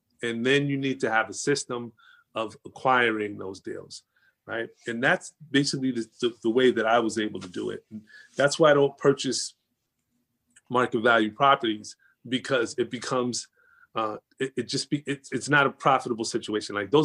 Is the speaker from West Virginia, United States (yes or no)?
no; New Jersey, United States; But I was born in New Jersey. So I left Georgia and came back to New Jersey, and, you know, it's my hometown.